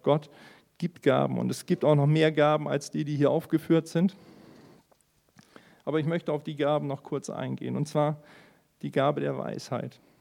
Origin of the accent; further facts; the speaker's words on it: Northern Germany, Germany; Und ich komme aus Norddeutschland und Wasser ist so mein Element.